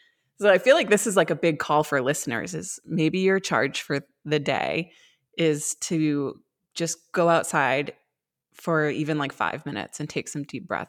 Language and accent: English; Maine, United States; I grew up in Maine, and, Southern Maine, where I'm from, is like a little more developed